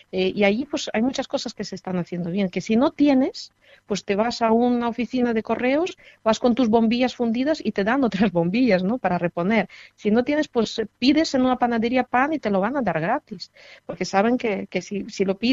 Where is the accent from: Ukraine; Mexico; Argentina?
Ukraine; me ha hecho sentirme muy bien como ucraniana y como ser humano